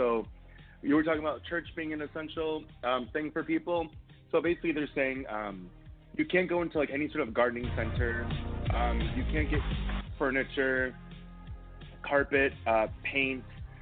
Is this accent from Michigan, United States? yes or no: yes; Michigan, United States; I'm not from Lansing, but I'm from Michigan